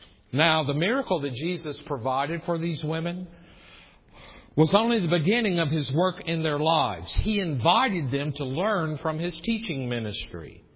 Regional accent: the South, United States; I have to work really hard to say the word soil, because I'm from the South. And when you're from the South, you say soul, right? Like oil, soul, bowl.

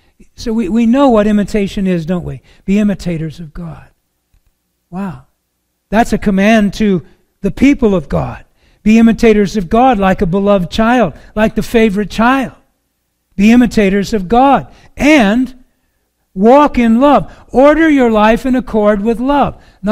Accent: Superior, Wisconsin, United States; Plus, I was raised in Superior, so there were plenty.

